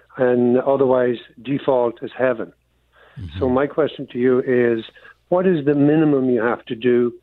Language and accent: English; Monaghan, County Monaghan, Ireland; I am from Ireland, correct. And I did send you an email actually yesterday, a place called Monaghan in the north of Ireland.